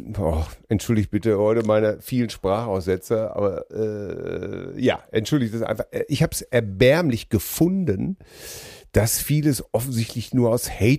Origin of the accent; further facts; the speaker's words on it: North Rhine-Westphalia, Germany; wir sind doch alle groß geworden im Ruhrgebiet